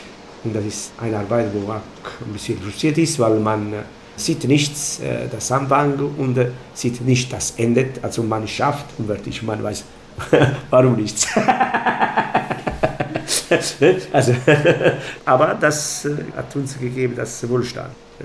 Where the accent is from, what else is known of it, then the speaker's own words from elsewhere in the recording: Naples, Campania, Italy; German is a second language; moved away as an adult; now in Germany; bin ich 58 Jahre alt, bin ich seit fast 36 Jahren in Deutschland und naja, lebe ich noch. Ich komme aus Neapel, Napoli.